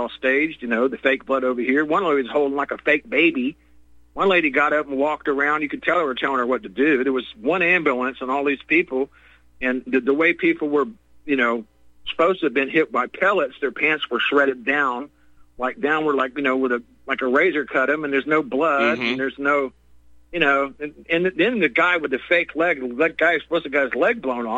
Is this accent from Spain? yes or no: no; Ukraine; I'm from Ukraine. I know all about them.